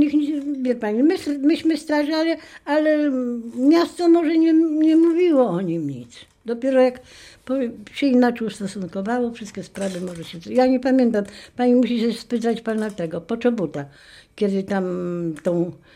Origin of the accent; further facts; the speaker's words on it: Kcynia, Kuyavian-Pomeranian Voivodeship, Poland; Urodziłam się w Kcyni, mieszkałam w Kcyni i tu mieszkałam w tym domu, bo to jest po moich rodzicach.